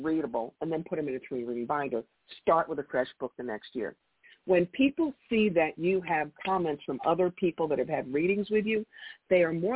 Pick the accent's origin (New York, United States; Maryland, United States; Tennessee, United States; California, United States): New York, United States; I mean, I came from a corporate background. I am a New Yorker.